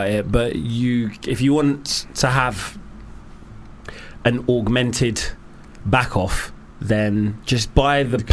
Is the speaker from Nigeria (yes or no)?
yes; Nigeria; But well, I'm Nigerian